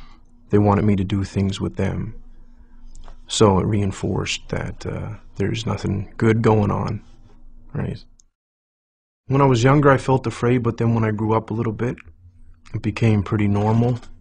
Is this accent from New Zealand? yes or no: no; Halifax, Nova Scotia, Canada; born there; That's my name before I became Muslim. I was born in Halifax, Nova Scotia, and I'm 27 years old.